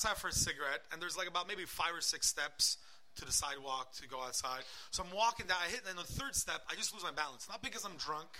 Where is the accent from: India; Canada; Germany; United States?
Canada; Montreal, Quebec; I'm from Montreal. In Montreal, you could be like smashed out of your brain, lying on the floor